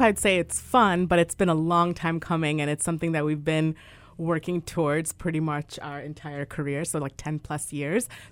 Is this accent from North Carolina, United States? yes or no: no; Chicago, Illinois, United States; I grew up in Chicago, so my family still lives out in Chicago.